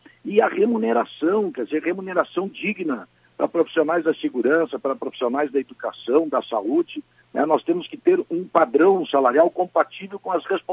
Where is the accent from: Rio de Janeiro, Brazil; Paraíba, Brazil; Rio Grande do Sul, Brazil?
Rio Grande do Sul, Brazil; Eu, como gaúcho, não me conformo de ver o nosso estado retrocedendo nessa área.